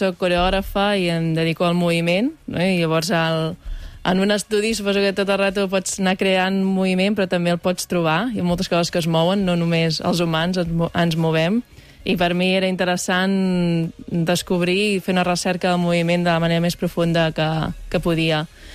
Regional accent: Catalonia, Spain; som del Maresme i el mar està allà.

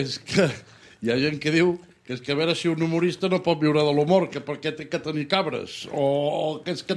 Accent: Vic, Catalonia, Spain; jo sóc usonenc perquè sóc la seva parella, però sóc de Vic.

